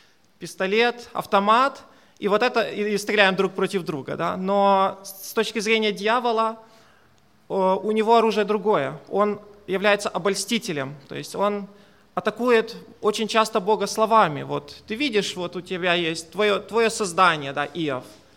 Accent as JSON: {"language": "Russian", "country": "Ukraine", "said": "Вот я, как украинец, наверное, вы все слышали о войне на востоке Украины."}